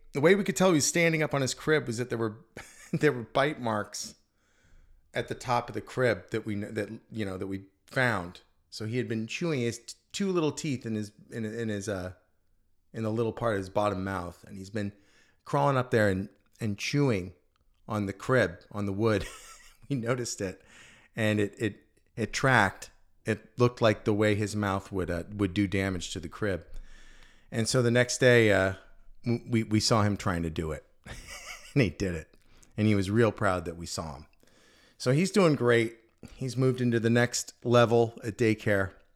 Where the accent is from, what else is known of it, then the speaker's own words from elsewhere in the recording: California, United States; I'm from the Bay Area.